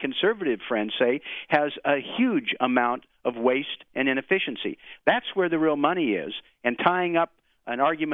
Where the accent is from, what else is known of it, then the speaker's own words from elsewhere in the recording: Oregon, United States; Oregon Public Broadcasting, where you are heard in my hometown, also serves the remote areas of eastern Oregon.